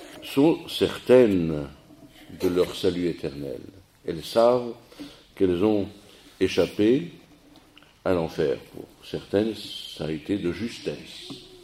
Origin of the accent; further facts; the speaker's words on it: France; Pas simplement parce qu'on est français, les râleurs